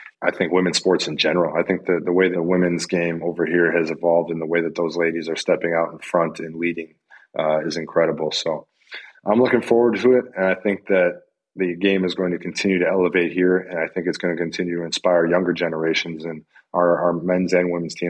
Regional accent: United States; I think there's some great competition, but I'm an American. I'm confident in our ladies.

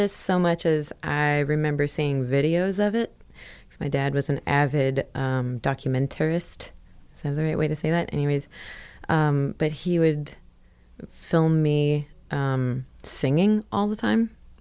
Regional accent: Willmar, Minnesota, United States; it is 2 hours west of the Twin Cities.

